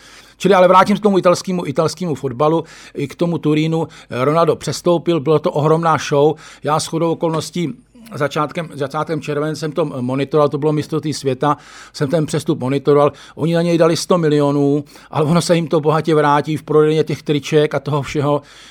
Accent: Bohemia, Czechia; já jsem z Čech, Josona Republika Čeka

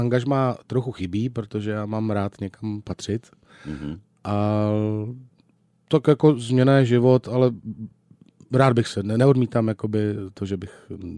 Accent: Kolín, Central Bohemian Region, Czechia; Já jsem rodákem z Kolína, ano.

